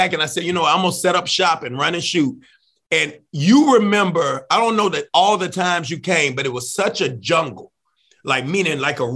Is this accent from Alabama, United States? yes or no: yes; Alabama, United States; And so I'm from Alabama